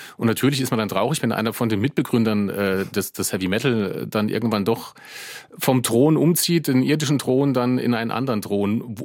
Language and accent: German; Homburg, Saarland, Germany; das seltsamerweise an meiner Heimatstadt Homburg angelehnt ist